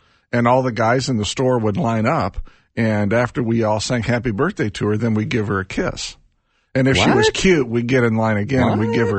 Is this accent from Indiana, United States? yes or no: yes; Indianapolis, Indiana, United States; You know, I grew up in Indianapolis, though, where it was a little bit hotter than what it was here.